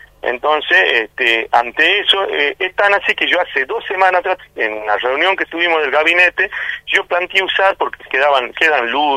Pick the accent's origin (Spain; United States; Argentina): Argentina; Tartagal, Salta; yo soy un ciudadano común que estoy en o sea, soy nacido y criado en Tartagal